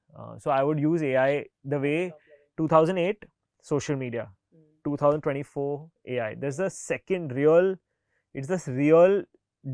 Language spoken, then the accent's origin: English; India; One is I'm building an Indian company. So I stand proudly Indian, I dress proudly Indian.